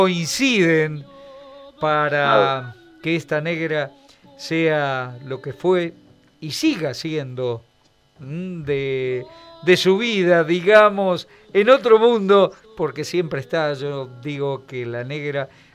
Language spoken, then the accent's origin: Spanish; Argentina; Como argentino, me siento orgulloso